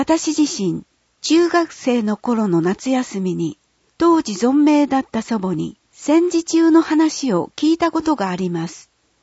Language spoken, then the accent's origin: Japanese; Canterbury, New Zealand; Japanese is a second language; 私の地元カンタベリー地方はニュージーランドの南島にあり、国内で最も羊牧場が多い地域として知られています。